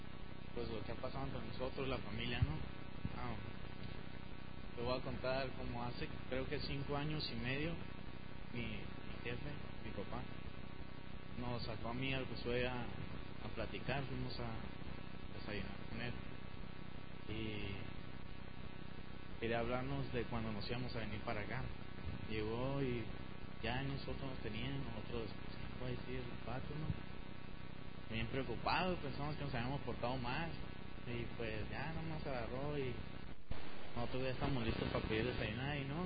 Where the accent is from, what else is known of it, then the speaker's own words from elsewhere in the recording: Tijuana, Baja California, Mexico; now in Phoenix, United States; pues nos quedamos en Phoenix, somos de allá de Tijuana, pues. Nosotros no nos queríamos venir, pues, porque la escuela, las morritas y...